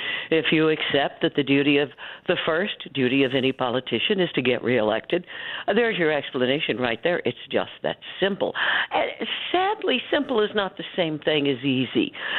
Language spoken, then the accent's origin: English; Texas, United States; because I am from Texas, I tend to watch that state very closely and watch what Abbott is doing.